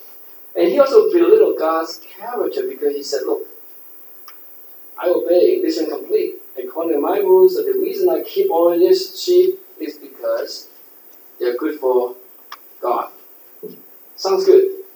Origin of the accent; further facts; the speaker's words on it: New York City, New York, United States; I grew up in New York City here before the time, before Giuliani.